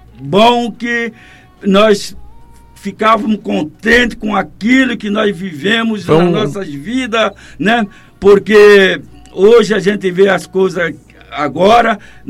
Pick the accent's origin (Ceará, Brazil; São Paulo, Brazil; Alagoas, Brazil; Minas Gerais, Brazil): Minas Gerais, Brazil; Manga; a nossa vida ali naquele lugar onde eu nasci, no município da Manga